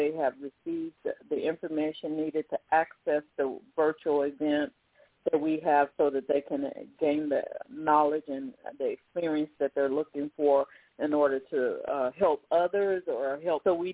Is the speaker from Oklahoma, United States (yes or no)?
yes; Oklahoma, United States; also born or lived in Irving, Texas; because I lived in Texas as well. I started out in Irving, Texas, but I grew up in Oklahoma.